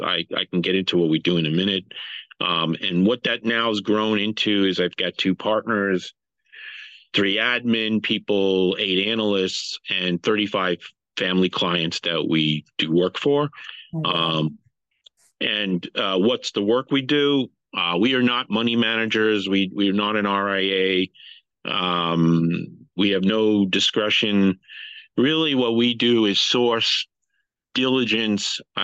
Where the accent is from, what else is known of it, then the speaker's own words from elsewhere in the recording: Boston, Massachusetts, United States; now in New York, United States; I'm originally from the Boston area. I came to New York for law school.